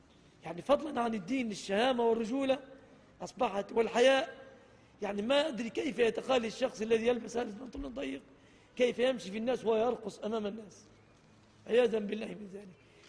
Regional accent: Egypt; عموما في بلادنا مصر الذهب الشبكة تعتبر من الصداق

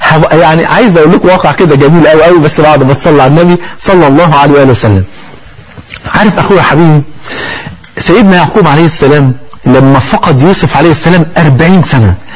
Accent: Egypt; وانت عارف عندنا في مصر الفول فردين يعني

